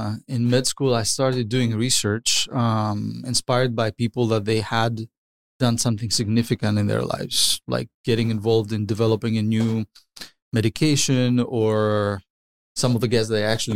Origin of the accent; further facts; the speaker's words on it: Delphi, Central Greece, Greece; English is a second language; I grew up in a very beautiful place called Delphi, Greece. It's in the mainland of Greece.